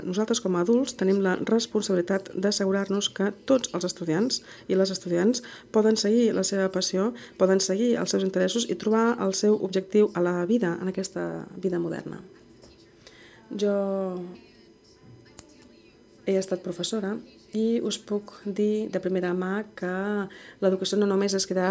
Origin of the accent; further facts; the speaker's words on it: Pittsburgh, Pennsylvania, United States; soc estratega de Remake Learning i vinc de Pittsburgh, Pennsylvania, que es troba a l'est dels Estats Units. És una àrea metropolitana amb uns 2,5 milions de persones